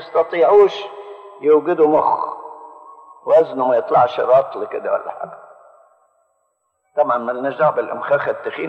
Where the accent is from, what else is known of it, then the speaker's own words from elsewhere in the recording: Egypt; يعني إحنا عندنا في مصر 60 مليون،